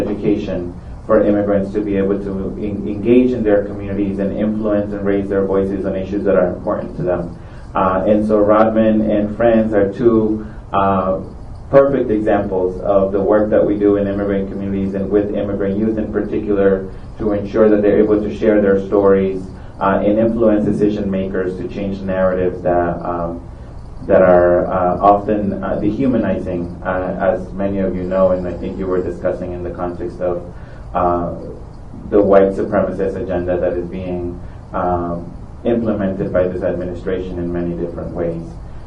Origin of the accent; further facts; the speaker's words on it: Amityville, New York, United States; I will share that I grew up here in Suffolk County and just on the other side of a block along county line in Amityville. I grew up undocumented here on Long Island